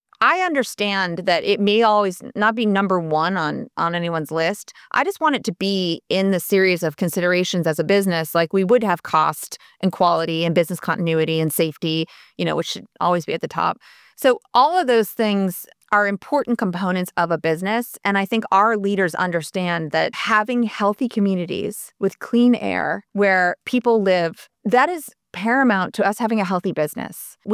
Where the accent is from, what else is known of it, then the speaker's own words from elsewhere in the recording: New England, United States; One is I've always loved oceans, and I grew up in New England around the beach, and I just love the natural environment.